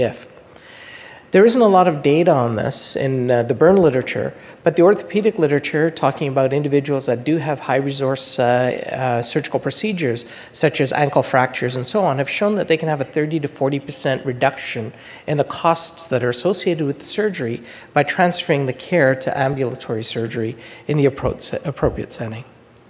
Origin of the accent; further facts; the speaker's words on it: Canada; I'm a Canadian.